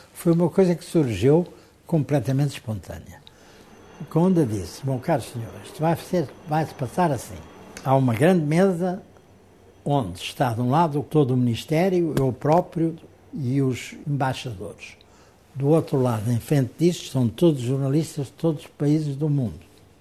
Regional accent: Angola; Sou de Angola. Sou a favor de Angola e da independência de Angola

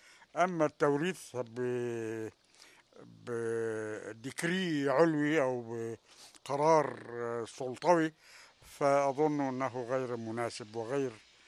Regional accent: Egypt; أنا باعتباري مصري شديد الإيمان بمصريتي

